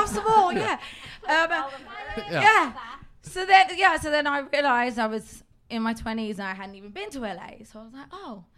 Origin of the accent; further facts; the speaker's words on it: United Kingdom; now in United States; especially like being a Brit in America, like, Americans love to ask me questions about the royal family.